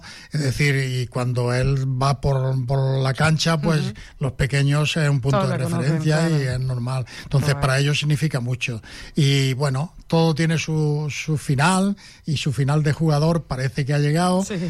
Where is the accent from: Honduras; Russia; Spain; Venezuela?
Spain; Granada, Andalusia; yo soy granadino de origen